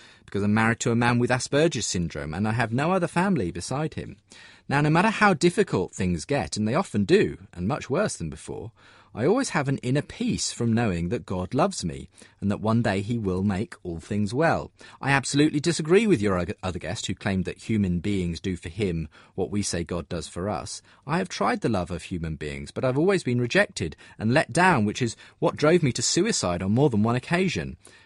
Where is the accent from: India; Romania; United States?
India; I'm a convert from Islam to Christianity. I've suffered all my life thus far, first as a Muslim blind girl in India